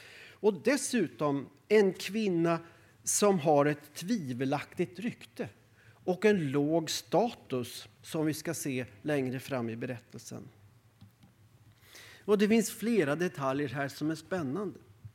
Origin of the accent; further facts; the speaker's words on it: Östervåla, Uppsala County, Sweden; I min hembygd i Norduppland, där också Jan Gunnar kommer ifrån, de trakterna. Jag kommer från Östervål